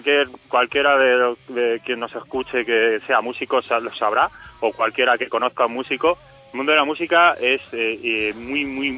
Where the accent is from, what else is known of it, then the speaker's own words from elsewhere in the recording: Fuenlabrada, Community of Madrid, Spain; Claro, pues somos de Fuenlabrada, y en Fuenlabrada han surgido muchísimos músicos del rock